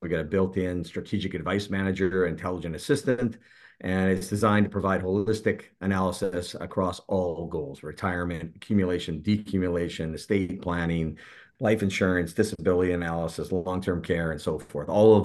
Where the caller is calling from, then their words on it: Anna Maria Island, Florida, United States; I'm calling in from a barrier island called Anna Maria Island in Florida, just outside of Tampa Bay, north of Sarasota.